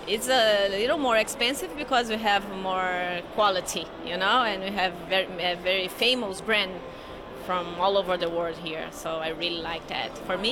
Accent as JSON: {"language": "English", "region": "Minas Gerais", "country": "Brazil", "lives_now": "Rio de Janeiro, Brazil", "said": "I'm from Brazil. I live in Rio, but I'm from Minas Gerais, that is another state here."}